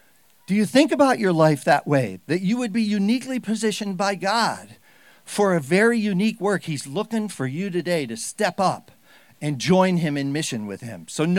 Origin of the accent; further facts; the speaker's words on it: Colorado, United States; I come from Colorado where I live at 7,000 feet.